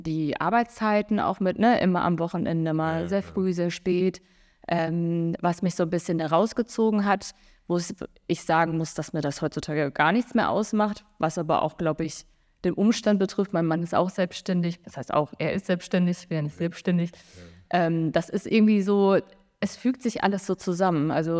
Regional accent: Osnabrück, Lower Saxony, Germany; now in Fehmarn, Germany; Ich komme wirklich eigentlich aus Osnabrück. Wir sind dann vor, Gott, wann war es, 2020, genau zu Corona-Beginn, sind wir nach Fehmarn gezogen, also mal aus Osnabrück raus

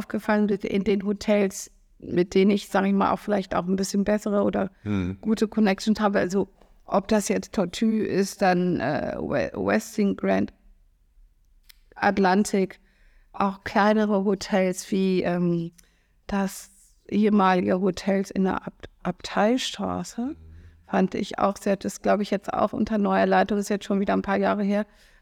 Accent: North Rhine-Westphalia, Germany; Also ich komme aus Rheinland-Ruhrgebiet sozusagen, also die Grenze.

